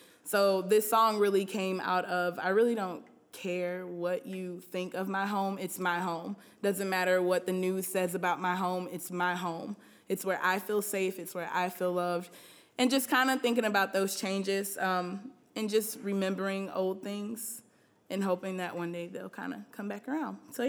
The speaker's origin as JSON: {"language": "English", "town": "St. Louis", "region": "Missouri", "country": "United States", "tie": "born or raised there", "said": "No, I grew up here on the north side, actually like two blocks from where we are."}